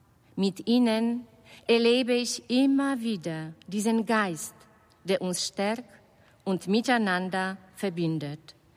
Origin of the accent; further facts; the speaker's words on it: Poland; Ich komme ursprünglich aus Polen. Und in meiner Jugendzeit war Freiheit kein selbstverständliches Gut.